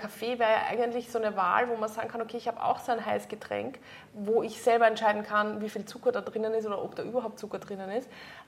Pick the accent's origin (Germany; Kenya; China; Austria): Austria; Carinthia; bei uns in Kärnten